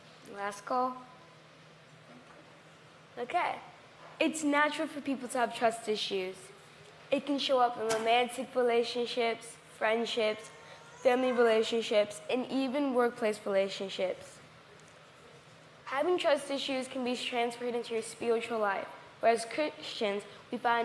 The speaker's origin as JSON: {"language": "English", "region": "Kingston", "country": "Jamaica", "tie": "born there", "said": "I was born in Kingston, Jamaica. Life in Jamaica for some can be difficult."}